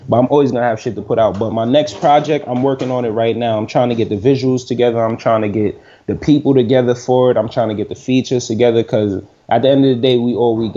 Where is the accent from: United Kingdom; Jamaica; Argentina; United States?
Jamaica; I just ain't want to use LAWD because I'm Jamaican and that shit cliche